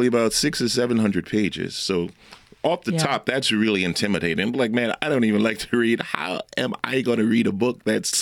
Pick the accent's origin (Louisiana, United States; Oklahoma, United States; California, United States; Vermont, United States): Louisiana, United States; New Orleans; I did exactly what I knew from growing up in Pigeon Town.